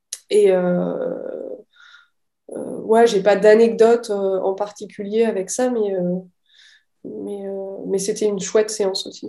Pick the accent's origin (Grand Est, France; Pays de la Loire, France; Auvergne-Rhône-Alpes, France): Grand Est, France; Metz; je suis de Metz